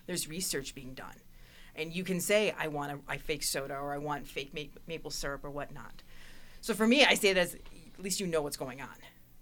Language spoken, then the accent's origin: English; Waukegan, Illinois, United States; That's my hometown. Yeah, I'm from Waukegan.